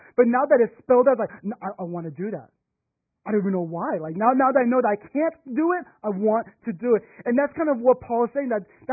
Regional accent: Sugar Land, Texas, United States; My hometown. That is where I am from. I am from Sugarland, Texas.

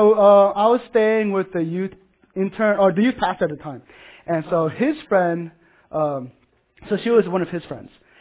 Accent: Texas, United States; I am from Texas. Lived there pretty much most of my life.

